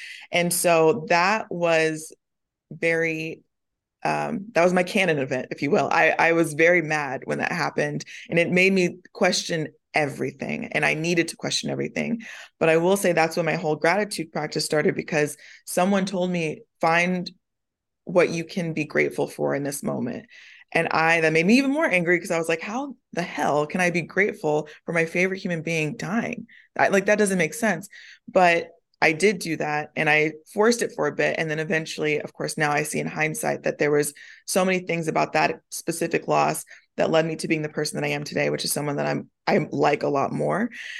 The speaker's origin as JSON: {"language": "English", "region": "the South", "country": "United States", "tie": "born or raised there", "said": "I grew up in the Bible Belt."}